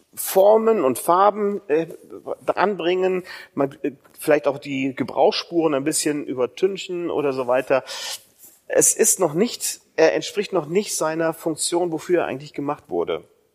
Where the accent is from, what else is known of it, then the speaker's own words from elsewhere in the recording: Mönchengladbach, North Rhine-Westphalia, Germany; aus der Gemeinde Mönchengladbach. Da komme ich her, da ist meine Heimat